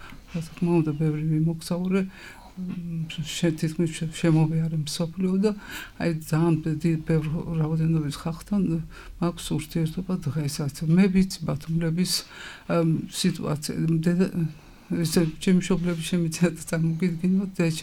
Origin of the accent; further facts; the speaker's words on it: Batumi, Adjara, Georgia; მე დავიბადე ქალაქ ბათუმში, ჩემი ოჯახიც აქ ცხოვრობს. აქ დავამთავრე მესხე საშუალო სკოლა, შემდეგ ილია ჭავჭავაძის სახელობის უნივერსიტეტის უცხოენების ფაკულტეტი